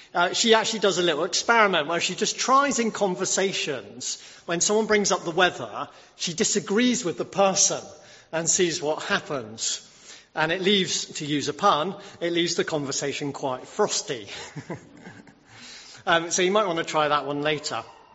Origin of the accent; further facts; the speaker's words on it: England, United Kingdom; When two English people meet each other, we love, don't we, if we're English, to talk about the weather.